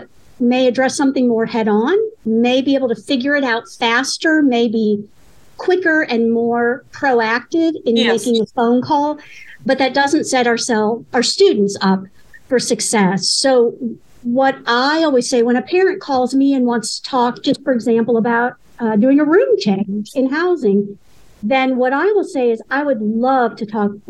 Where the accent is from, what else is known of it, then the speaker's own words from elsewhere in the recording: Ohio, United States; So I'm originally from Ohio. That's where I grew up.